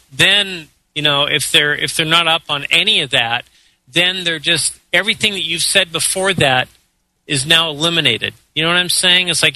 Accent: United States; now in New Zealand; being American here in New Zealand

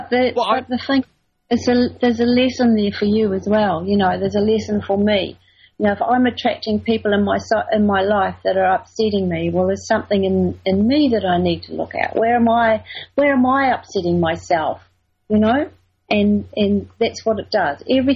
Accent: New Zealand; also born or lived in England; I was born in England, and I grew up in New Zealand

